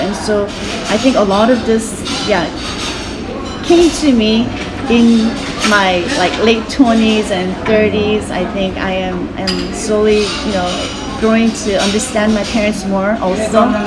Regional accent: United States; Yes, actually, I was born and raised in America.

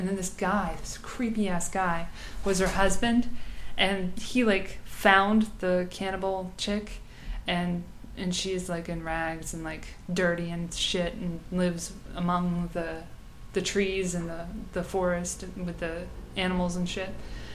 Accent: Georgia, United States; I'm from Georgia originally.

